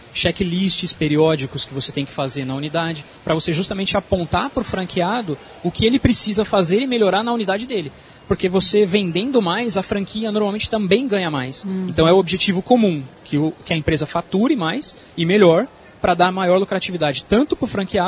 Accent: São Paulo, Brazil; now in Maringá, Brazil; eu vim para Maringá em 2003 e haviam poucas franquias. Eu sou oriundo de São Paulo.

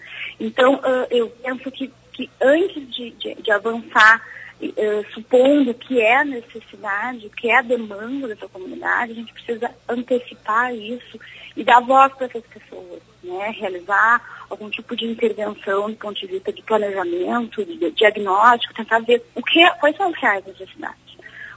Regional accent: Porto Alegre, Rio Grande do Sul, Brazil; estou me lembrando de uma notícia que eu vi na semana passada numa cidade próxima a Porto Alegre, eu sou de Porto Alegre

